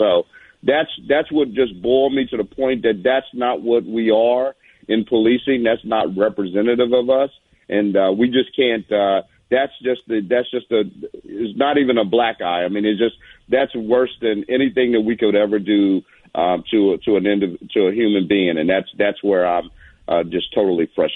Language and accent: English; the South, United States; I grew up in the South, but again, it doesn't really matter.